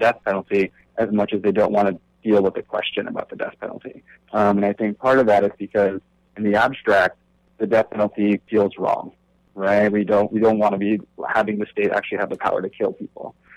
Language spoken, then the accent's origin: English; Connecticut, United States; I'm originally from Connecticut with a bachelor's in public and community engagement.